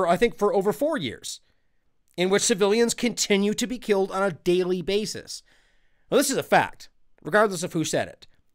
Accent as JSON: {"language": "English", "country": "United States", "said": "But recognize that myself as an American and many, many others"}